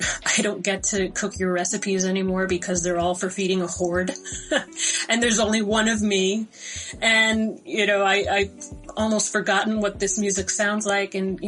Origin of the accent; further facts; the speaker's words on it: Valley Stream, New York, United States; moved away; I used to be in New York. You know, I grew up in Valley Stream, and I had family in the Bronx, Brooklyn, Queens.